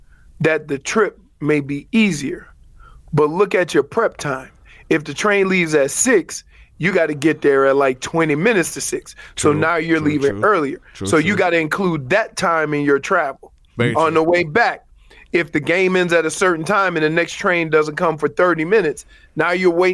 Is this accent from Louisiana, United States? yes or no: yes; New Orleans, Louisiana, United States; growing up in New Orleans in the night ward, I call that Tuesday.